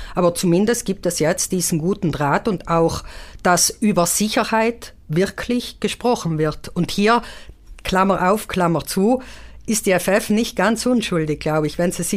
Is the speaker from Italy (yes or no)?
yes; Trentino-Alto Adige, Italy; Und das ist ein langer Wunsch, den wir als Südtiroler schon lange Zeit hatten